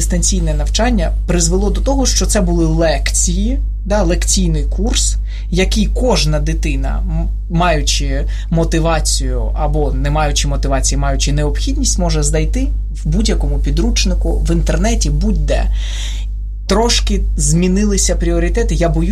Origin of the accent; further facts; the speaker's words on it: Donetsk, Donetsk Oblast, Ukraine; бо сам я з Донецька